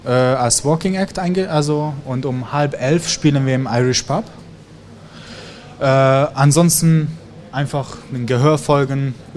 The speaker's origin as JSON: {"language": "German", "town": "Reutlingen", "region": "Baden-Württemberg", "country": "Germany", "tie": "born or raised there", "said": "ich bin hier in Reutlingen aufgewachsen"}